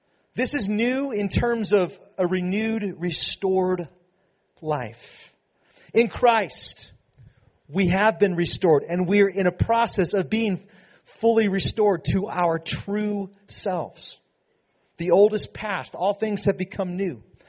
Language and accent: English; Petaluma, California, United States; I never, ever got away with anything my entire time growing up in Petaluma.